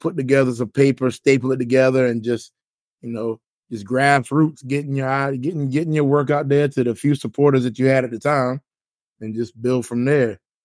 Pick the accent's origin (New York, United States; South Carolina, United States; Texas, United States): South Carolina, United States; Well, I grew up in South Carolina, but I listen to a lot of up north hip hop.